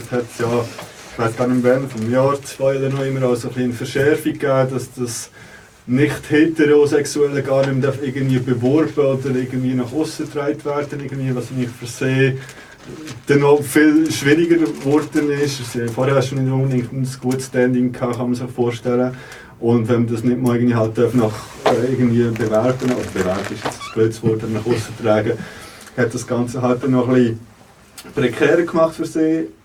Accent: Berlin, Germany; als Berliner

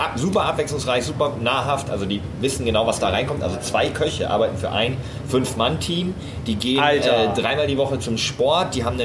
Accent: North Rhine-Westphalia, Germany; aus meiner Hometown, also ich komme aus dem Münsterland, eine kleine Stadt eigentlich ursprünglich

